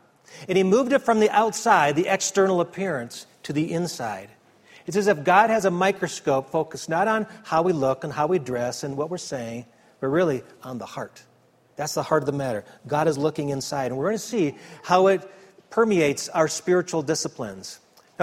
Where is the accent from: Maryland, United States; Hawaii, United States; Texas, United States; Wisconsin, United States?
Wisconsin, United States; I am from Wisconsin, little town, just like Diane Myers is from Wisconsin as well.